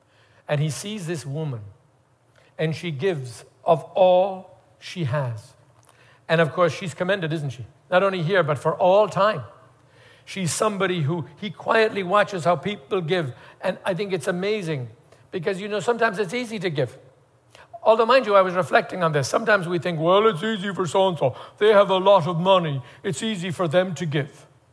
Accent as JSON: {"language": "English", "country": "Ireland", "tie": "born or raised there", "said": "I remember growing up in Ireland, I think, if I'm not mistaken, the King James calls it a penny or a farthing or something. You have to know, though, even when I was a boy, back in the early 50s, the very early 50s, When I was a boy back in Ireland"}